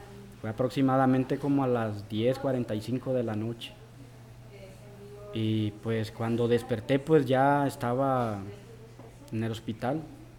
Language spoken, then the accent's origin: Spanish; El Salvador; now in Monterrey, Mexico; Les dije, soy del Salvador. Y pues no tengo a nadie.